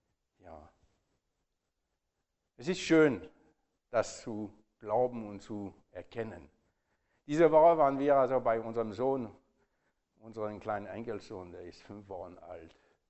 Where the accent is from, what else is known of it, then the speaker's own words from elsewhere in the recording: France; German is a second language; moved away as an adult; also ich bin also mal also groß geworden in Frankreich, 30 Jahre lang, und seitdem bin ich nicht mehr in Frankreich gewesen